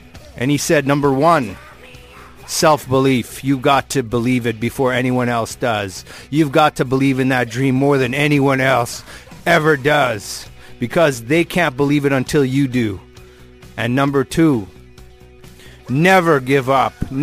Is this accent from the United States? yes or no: no; Canada; I'm from Canada